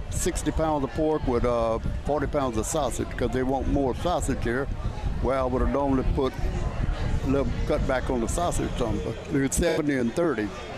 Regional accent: Gonzales, Louisiana, United States; I'm a 25-year president of the Jambalaya Festival out of Gonzales.

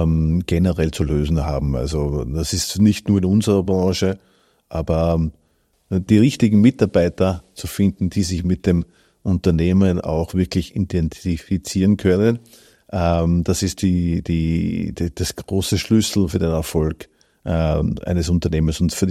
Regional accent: Burgenland, Austria; ich bin im Burgenland aufgewachsen, aber wir sind uns unserer Herkunft schon sehr wohl bewusst.

